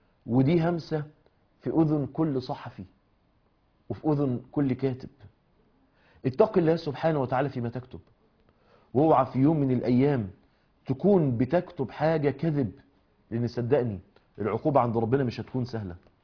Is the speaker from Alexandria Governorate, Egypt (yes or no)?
no; Mansoura, Dakahlia, Egypt; وإن مصنع كبير عندنا في المنصورة حصل فيه تسريب،